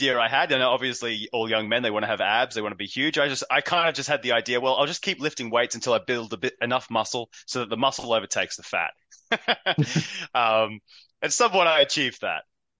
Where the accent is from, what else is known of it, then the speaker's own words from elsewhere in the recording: Queensland, Australia; I'm from Queensland. I'm guessing most of the audience is Australian, so central Queensland up in the Whitsundays.